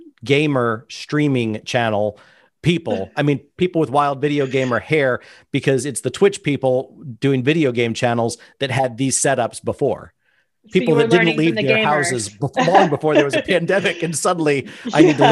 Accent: Illinois, United States; I'm from the cornfields of Central Illinois. I'm not from Chicago. I'm 130 miles away.

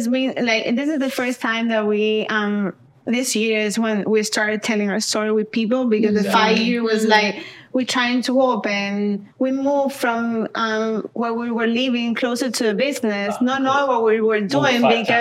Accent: Cuba; I was born and raised in Cuba.

